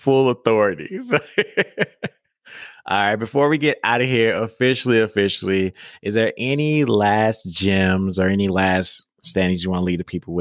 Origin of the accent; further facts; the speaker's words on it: the South, United States; And I'm just like, yeah, but I'm from the South, but it's like so many different people and dialects in America.